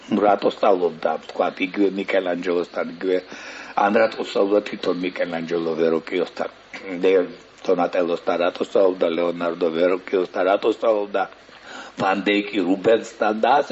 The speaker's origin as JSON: {"language": "Georgian", "region": "Guria", "country": "Georgia", "said": "მაგალითად ისედაც გურული ვარ მე საკმარისი პოეტი"}